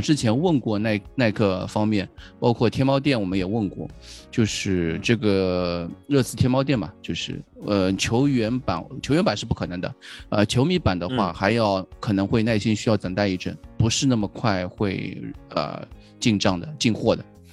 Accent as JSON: {"language": "Chinese", "region": "Shanghai", "country": "China", "said": "我们上海话"}